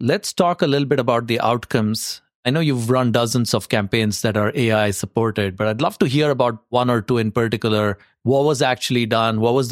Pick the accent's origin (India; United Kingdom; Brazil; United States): India; I grew up in India.